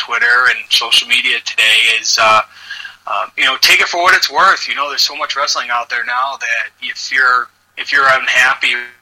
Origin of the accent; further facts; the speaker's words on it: Buffalo, New York, United States; now in Rochester, United States; I grew up in the Buffalo, New York area. Now I'm in Rochester, but that's all we really had up there.